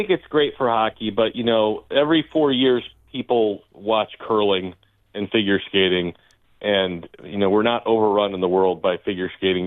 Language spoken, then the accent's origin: English; Chicago, Illinois, United States; And, you know, I mean, growing up in Chicago, there were a handful of youth hockey teams, but there wasn't much.